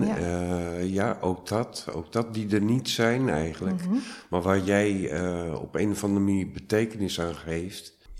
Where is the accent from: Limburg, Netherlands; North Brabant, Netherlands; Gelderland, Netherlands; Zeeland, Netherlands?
Zeeland, Netherlands; Vlissingen; Ik kom uit Vlissingen.